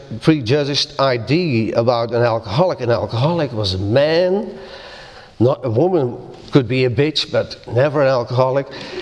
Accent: Tilburg, North Brabant, Netherlands; We were still students then at a teacher school in Tilburg, my hometown.

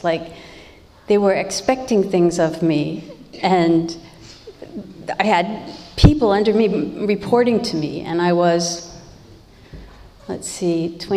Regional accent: Massachusetts, United States; I went with a study group of about 30 other kids from all over my country, the U.S. I'm from Massachusetts.

